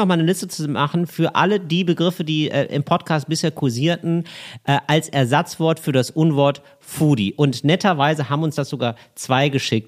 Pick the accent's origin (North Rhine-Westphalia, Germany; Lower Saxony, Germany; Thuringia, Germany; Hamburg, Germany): North Rhine-Westphalia, Germany; Geldern; das ist nahe meiner alten Heimat Geldern. Liebe Grüße an den Niederrhein.